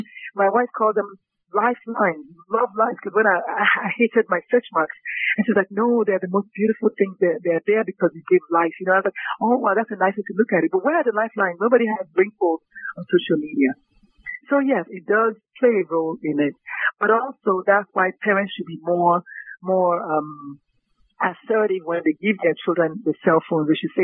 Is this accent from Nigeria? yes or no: yes; Nigeria; I'm a Nigerian. In Nigeria, we don't have as many street lights